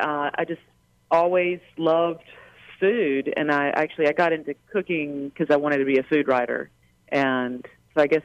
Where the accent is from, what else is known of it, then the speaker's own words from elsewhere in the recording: North Carolina, United States; I grew up in Eastern North Carolina, really across the road from the house I live in now